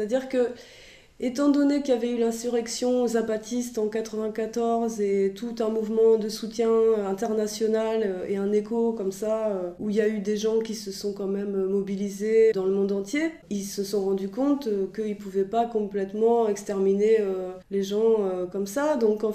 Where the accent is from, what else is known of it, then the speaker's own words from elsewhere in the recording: France; aussi chez nous en France